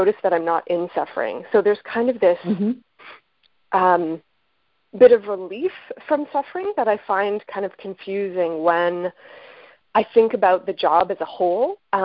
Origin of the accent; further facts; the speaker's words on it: Ottawa, Ontario, Canada; I'm from Ottawa.